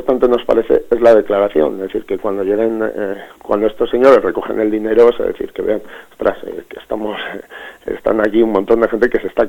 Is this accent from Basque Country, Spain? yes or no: yes; Basauri, Basque Country, Spain; yo soy de Basauri